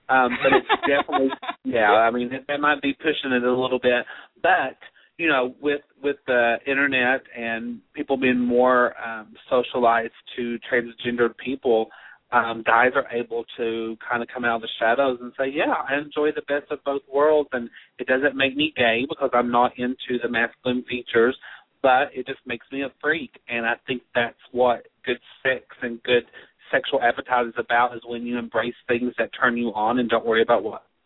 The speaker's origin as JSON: {"language": "English", "region": "the South", "country": "United States", "said": "I'm from the South. I moved back to Kentucky about 5 years ago"}